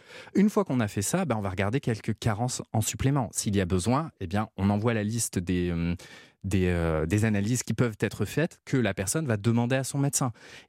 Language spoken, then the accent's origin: French; Quebec, Canada; comme je viens du Québec, j'adore la poutine.